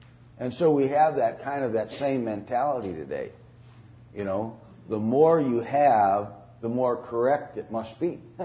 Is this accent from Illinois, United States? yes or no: no; Wisconsin, United States; now, I grew up in Wisconsin. And when I was growing up, 90% of everybody was either Catholic or Lutheran.